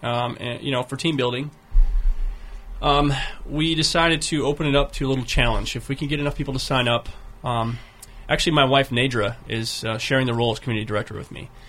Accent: Minnesota, United States; I'm from Minnesota, so I share the same thing. Skating on the rivers and lakes was a big thing for us, too.

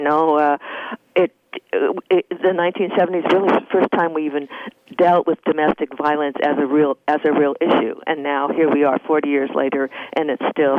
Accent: California, United States; First of all, I was from California, and I'm sure that 85% of them were from the East Coast.

